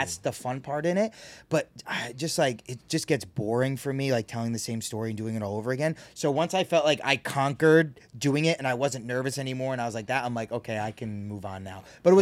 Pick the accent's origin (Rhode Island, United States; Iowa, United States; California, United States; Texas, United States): Rhode Island, United States; From Rhode Island, yeah.